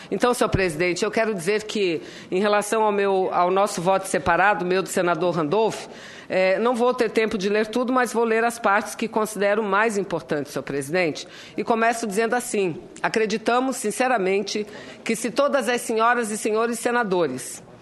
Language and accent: Portuguese; Amazonas, Brazil; eu venho lá do Amazonas, eu venho do estado da Zona Franca de Manaus